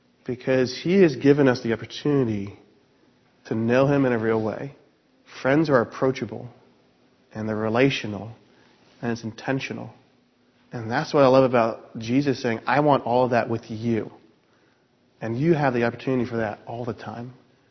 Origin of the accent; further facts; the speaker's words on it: Greenwich, Connecticut, United States; I remember growing up in Greenwich on Taconic Road and coming home from the bus.